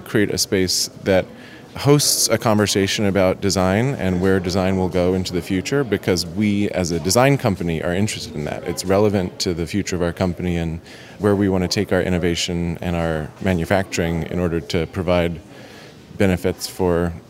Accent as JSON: {"language": "English", "town": "Brooklyn", "region": "New York", "country": "United States", "said": "We pretty quickly centered on New York, not least of which because I'm personally from Brooklyn, so it made it very convenient."}